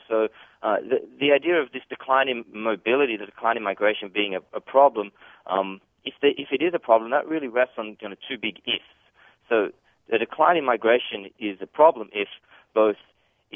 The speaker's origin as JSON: {"language": "English", "country": "Australia", "said": "I've moved around a lot. I'm originally from Australia, so I'm back here at the moment on holiday."}